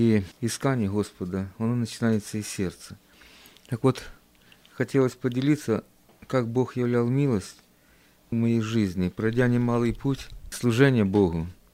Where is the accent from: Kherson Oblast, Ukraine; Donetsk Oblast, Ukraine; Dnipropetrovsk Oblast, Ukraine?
Kherson Oblast, Ukraine; Я родом из Херсонской области.